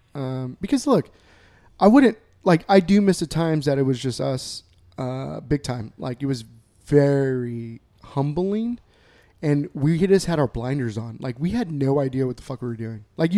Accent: Texas, United States; I said, I'm a Texan.

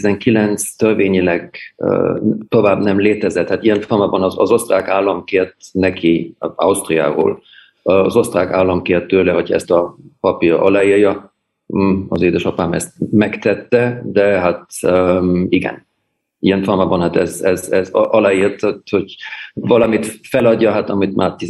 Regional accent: Pöcking, Bavaria, Germany; mert hát Pökingben én az ottani helyi iskolában jártam, helyi barátok voltak

